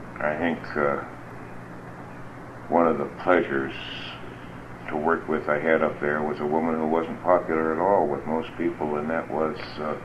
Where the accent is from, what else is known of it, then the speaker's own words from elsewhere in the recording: California, United States; I forget. I grew up in the Santa Clara Valley.